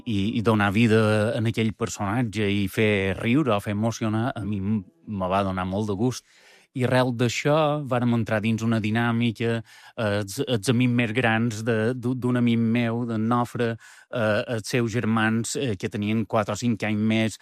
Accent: Manacor, Balearic Islands, Spain; un esplai que fèiem a Manacor, que jo som de Manacor

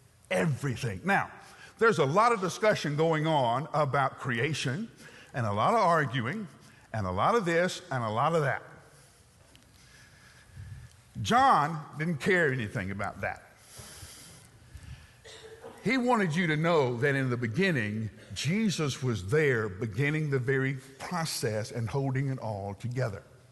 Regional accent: Huntsville, Alabama, United States; I grew up in Huntsville, Alabama, where there were more engineers and more scientists per capita than anywhere in the nation.

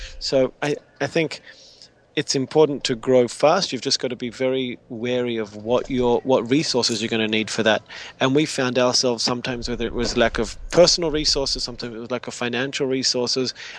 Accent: Australia; also born or lived in Israel; Yeah. So here I was, an Australian guy. I was born in Israel, grew up in Australia

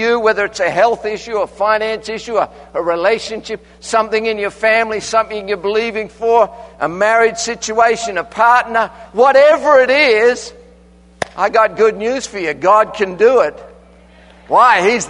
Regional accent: Australia; I'm from Australia.

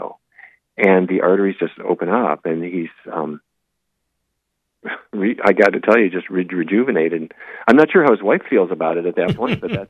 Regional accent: Fargo, North Dakota, United States; when I was a kid growing up in Fargo, I never tasted it.

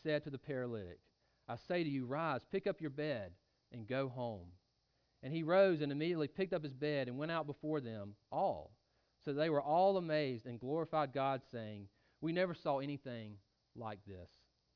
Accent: Georgia, United States; When I was growing up in Georgia, baseball was something that I played from an early age, 4 and 5 years old.

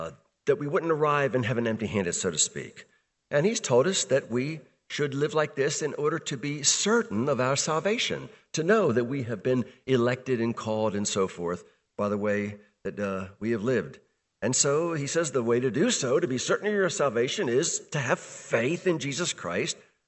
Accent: Baltimore, Maryland, United States; I remember this vividly from growing up in Baltimore.

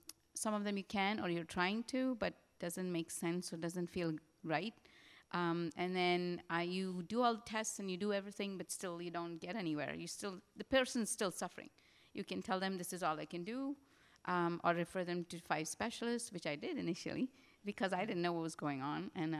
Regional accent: India; I had heard of Ayurveda because I'm from India

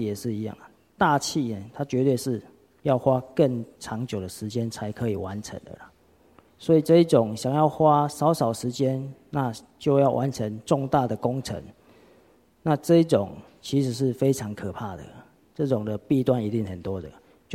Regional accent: Qijin, Kaohsiung, Taiwan; born there; 我出生在旗津啊，旗津大家知道吗？是一个海岛啊，但是我不会游泳啊。我出生在海岛

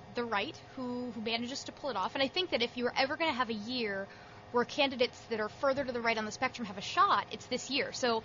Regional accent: Florida, United States; I'm from Florida originally.

